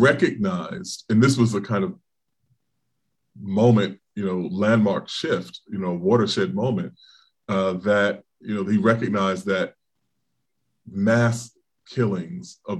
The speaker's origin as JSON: {"language": "English", "town": "Charleston", "region": "South Carolina", "country": "United States", "said": "And I said, oh, it's interesting. That's where I'm coming from. I should back up and tell you something. One of the last things that was said to me before I left South Carolina"}